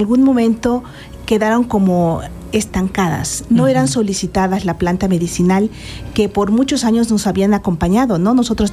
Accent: Yautepec, Morelos, Mexico; en Yautepec y tenemos ahí ya unos años. Estamos ahí desde el 2003. Bueno, yo soy originaria de Yautepec.

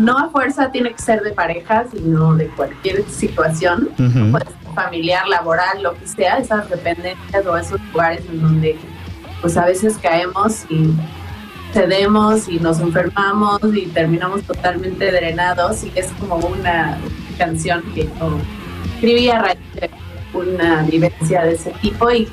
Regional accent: Tepoztlán, Morelos, Mexico; Yo crecí junto a Cuerna, en Tepos.

